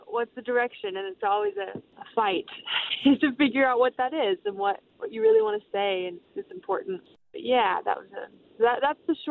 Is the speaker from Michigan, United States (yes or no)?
no; Orange County, California, United States; now in Los Angeles, United States; I moved from Orange County, where I was born and raised, and to Los Angeles.